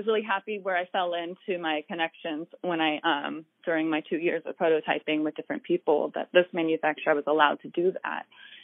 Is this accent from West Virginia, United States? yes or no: no; Oregon, United States; growing up in Oregon, I'm surrounded by camo